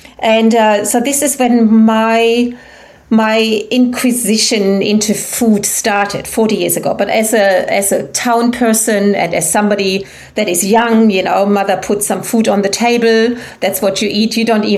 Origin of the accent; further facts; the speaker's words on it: Germany; English is a second language; moved away as an adult; also born or lived in England; now in Inverell, Australia; So I was from Germany, moved to England, learned the ropes, met this Australian guy from a cattle property, and we got married and I moved over to Inverell, and I'm still there until this moment in time.